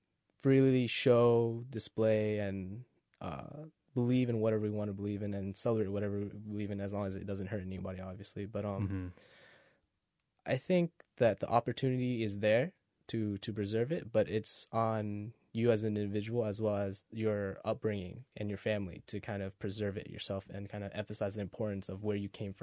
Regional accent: Orlando, Florida, United States; I've already heard about VASA and stuff because I'm from Orlando.

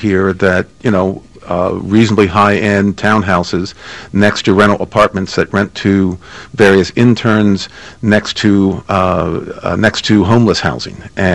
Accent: Drexel Hill, Pennsylvania, United States; And I grew up in Drexel Hill, right outside the city, went to public school there for 12 years

